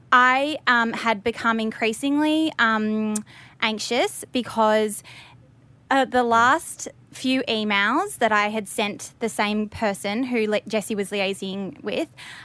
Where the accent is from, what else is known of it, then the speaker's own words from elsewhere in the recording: Australia; because we're from Australia, will it be okay?